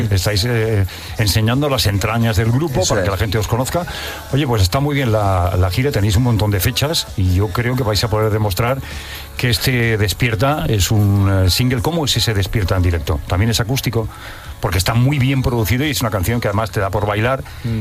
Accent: Catalonia, Spain; es verdad que yo soy catalán y sé lo que estás diciendo

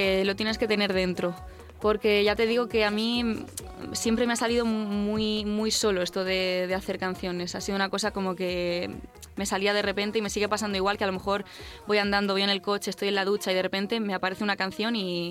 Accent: Bilbao, Basque Country, Spain; Soy un poco de Bilbao.

